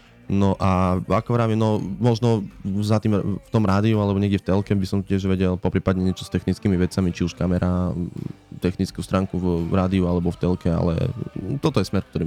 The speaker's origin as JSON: {"language": "Slovak", "town": "Sobrance", "region": "Košice Region", "country": "Slovakia", "said": "Sobrance som malé mestečko na východe Slovenska, ktoré sa nachádza asi 15 km od ukrajinských hraníc, smerom na západ. Máme necelých 6000 obyvateľov"}